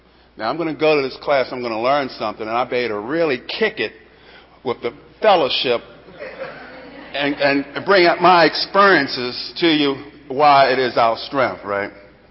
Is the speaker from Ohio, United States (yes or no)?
no; Baltimore, Maryland, United States; I'm from Baltimore. We always thought that Dundalk was another country.